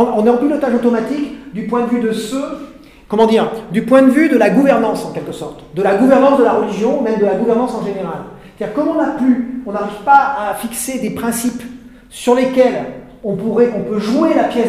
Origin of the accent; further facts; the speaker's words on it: France; j'avais le sentiment esthétique de mon appartenance à la France.